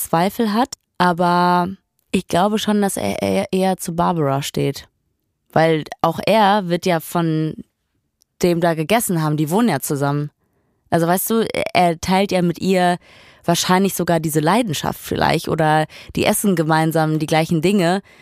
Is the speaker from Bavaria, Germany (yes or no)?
no; North Rhine-Westphalia, Germany; ich komme aus dem Ruhrpott, ne?